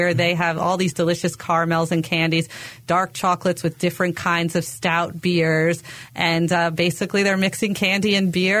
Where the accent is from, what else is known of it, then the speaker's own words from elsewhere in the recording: Long Island, New York, United States; I grew up in Long Island, New York.